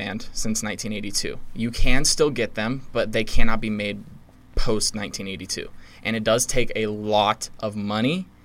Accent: Las Vegas, Nevada, United States; I'm from Las Vegas. I know people that died.

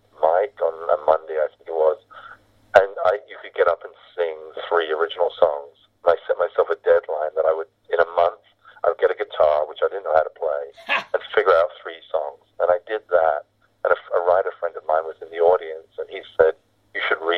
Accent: England, United Kingdom; moved away as an adult; now in New York City, United States; I'd always felt sort of alienated, like growing up in England

